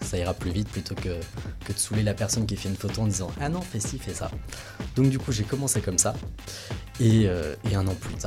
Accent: Normandy, France; now in Orléans, France; Je suis de Normandie, à côté de Caen.

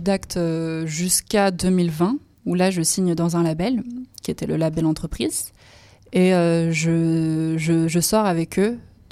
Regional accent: Lyon, Auvergne-Rhône-Alpes, France; moved away as an adult; now in Paris, France; Ouais, du coup, moi, je suis née à Lyon, j'ai grandi jusqu'à mes 18 ans. Et ensuite, je suis partie à Paris

